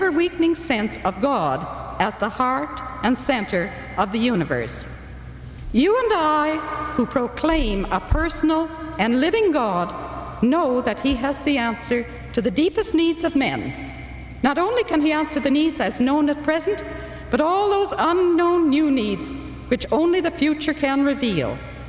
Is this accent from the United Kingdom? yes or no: no; India; born there; I was born in India, and in January of this year, I fulfilled a long-cherished wish to return to the land of my birth.